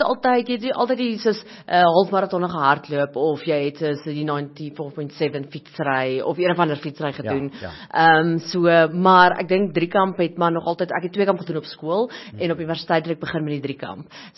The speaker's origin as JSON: {"language": "Afrikaans", "town": "Christiana", "region": "North West", "country": "South Africa", "said": "Ek is glad nie van Pretoria nie, ek is van 'n klein dorpie, Christiana."}